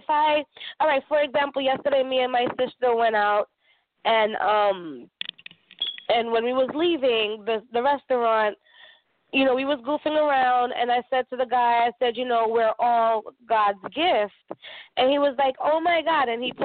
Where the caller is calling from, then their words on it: Connecticut, United States; I'm calling from Connecticut.